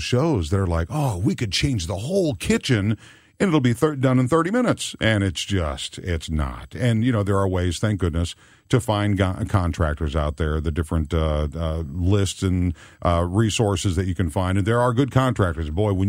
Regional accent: Minnesota, United States; And I grew up in Minnesota, so I knew where that was.

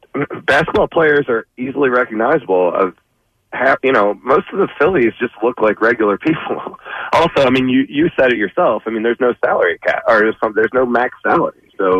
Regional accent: Philadelphia, Pennsylvania, United States; There's nothing to get to take personally as a Philadelphian

